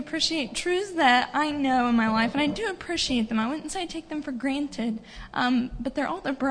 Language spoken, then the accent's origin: English; Kansas, United States; I'm from Kansas. There's not very many Seventh-day Adventists in Kansas.